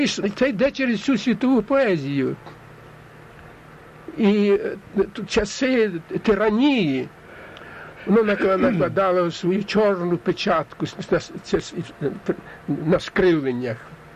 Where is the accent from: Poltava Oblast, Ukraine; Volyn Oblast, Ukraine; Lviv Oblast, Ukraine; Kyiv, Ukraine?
Poltava Oblast, Ukraine; Solonytsia; born there; І я народився якраз в Солониці. Так що то місце мого народження, де закінчилась трагедія Наливайка.